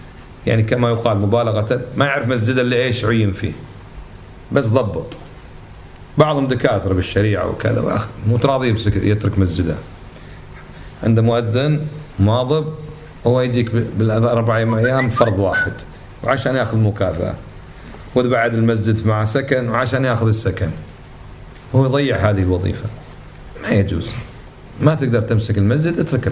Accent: Kuwait; شيء اسمه تضبيط عندنا بالكويت

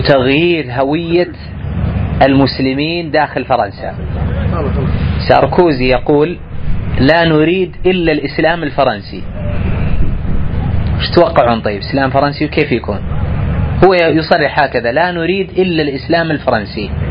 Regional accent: Najd, Saudi Arabia; مشهور طبعا حتى عندنا في السعودية

